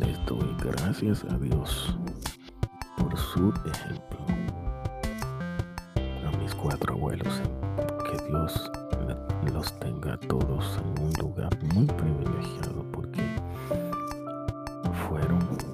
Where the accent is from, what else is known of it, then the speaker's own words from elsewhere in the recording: Dominican Republic; now in Santo Domingo, Dominican Republic; yo vivo en la capital de mi país, Santo Domingo, soy de la República Dominicana